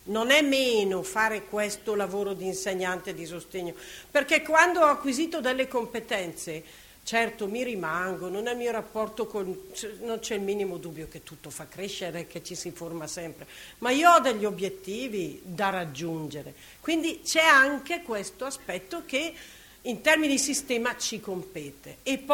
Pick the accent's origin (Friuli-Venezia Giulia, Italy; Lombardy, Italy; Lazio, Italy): Lombardy, Italy; Bergamo; essendo io bergamasca